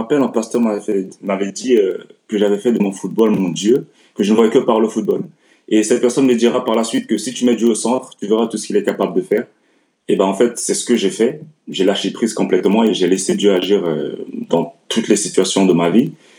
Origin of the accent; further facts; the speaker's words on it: Lyon, Auvergne-Rhône-Alpes, France; Mes débuts de carrière, je les ai fait à Lyon, parce que je suis originaire de Lyon de base.